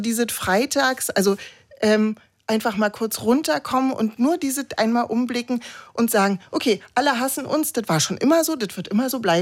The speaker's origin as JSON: {"language": "German", "region": "East Germany", "country": "Germany", "said": "ich habe auch eine Behinderung und ich komme aus dem Osten"}